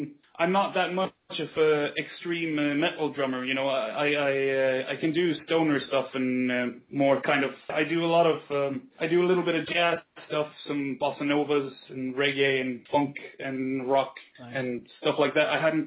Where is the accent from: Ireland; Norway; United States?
Norway; vocals the way I did them is another Norwegian folk metal band called … which is like, they're actually, they originated from my hometown where I was born.